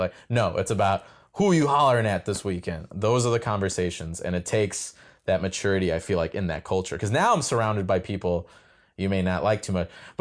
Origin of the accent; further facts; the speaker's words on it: Midwest, United States; I grew up in the Midwest, Catholic